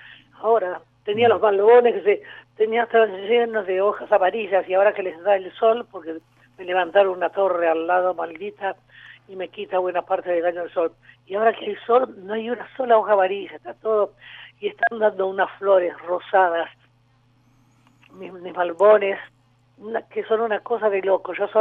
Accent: Junín, Buenos Aires Province, Argentina; yo me crié en el campo, en Junín, que toda mi familia era de allí.

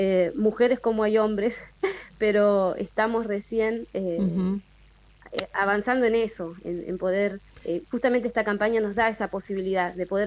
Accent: Santa Elena, Entre Ríos, Argentina; las mujeres de las provincias y de la Argentina profunda, bueno, soy de Santa Elena

